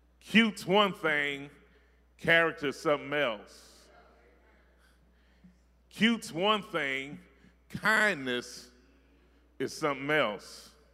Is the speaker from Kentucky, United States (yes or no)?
yes; Hopkinsville, Kentucky, United States; I ain't from royalty. I'm from Hopkinsville.